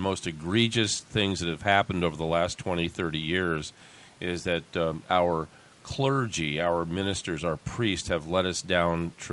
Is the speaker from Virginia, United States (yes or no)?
no; Erie, Pennsylvania, United States; Oh, I'm from Erie, Pennsylvania.